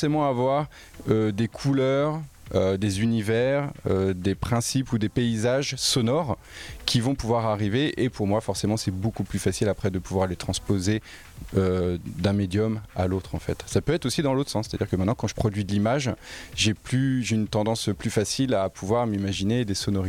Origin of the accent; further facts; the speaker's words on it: Bourges, Centre-Val de Loire, France; Tout d'abord dans le Berry, moi c'est là où j'ai grandi, j'ai quand même vécu plus de 20 ans